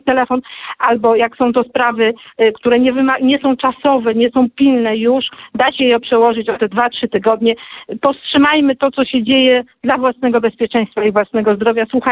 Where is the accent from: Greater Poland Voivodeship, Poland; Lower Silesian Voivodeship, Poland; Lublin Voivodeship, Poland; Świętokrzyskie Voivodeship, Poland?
Lublin Voivodeship, Poland; Lublin; No ja jestem z Lublina, w Lublinie tak to działa i działa sprawnie.